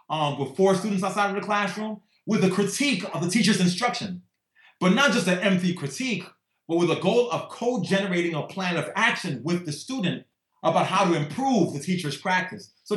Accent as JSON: {"language": "English", "town": "The Bronx", "region": "New York", "country": "United States", "said": "but wait, guys, I'm Black. I'm from the Bronx. I'm teaching in the Bronx."}